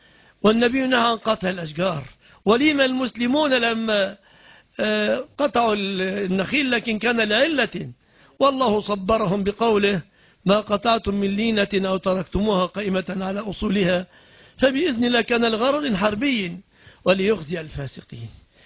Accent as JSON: {"language": "Arabic", "country": "Egypt", "said": "لأن إذا انشغلنا كمصريين مثلا بصناعة الشيبسي"}